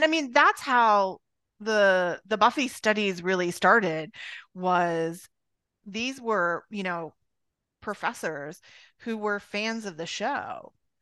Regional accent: Georgia, United States; because we're like from Georgia

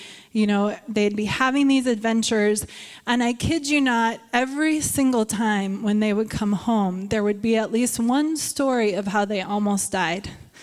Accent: Prior Lake, Minnesota, United States; But we grew up in Prior Lake, and we had very similar yet distinct differences in how we appreciated the seasons growing up.

